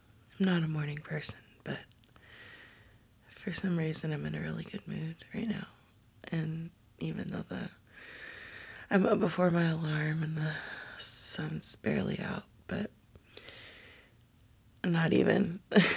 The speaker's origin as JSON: {"language": "English", "region": "Texas", "country": "United States", "said": "And I'm Texan, so we wave at strangers."}